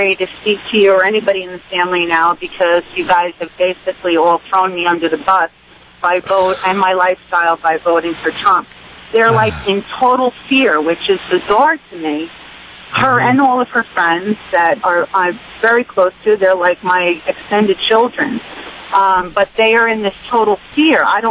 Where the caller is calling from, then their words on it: New York, United States; Yes, hi. I'm actually calling from New York, 77 a.m.